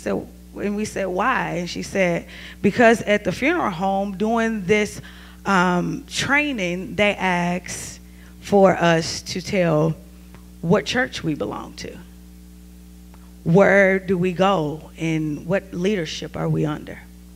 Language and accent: English; Lexington, Kentucky, United States; And it's in my home state, Lexington, Kentucky